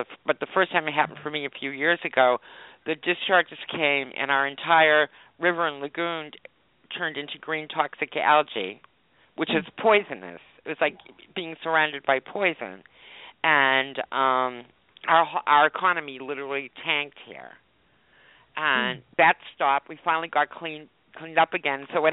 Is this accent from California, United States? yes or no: no; Boston, Massachusetts, United States; moved away; also born or lived in Florida; I'm from Boston. I moved to Florida in the mid-80s. I lived in Miami, I lived in Broward, and then I moved to Boca, and I lived there for 25 years.